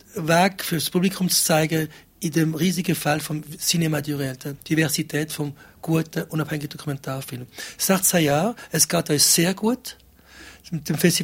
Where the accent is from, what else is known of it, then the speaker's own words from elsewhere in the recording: Geneva, Switzerland; German is a second language; sie kommt aus Zürich, ich komme aus Genf